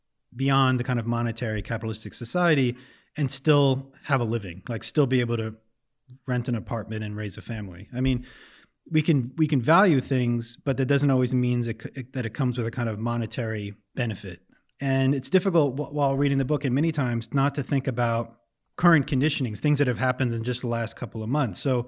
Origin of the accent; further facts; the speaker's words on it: United States; now in Lausanne, Switzerland; I grew up in the States. Maybe less than 2 years ago, we moved to Switzerland to be closer to my wife's family. And we live in a town, we live in Lausanne, in a country that has amazing public transportation.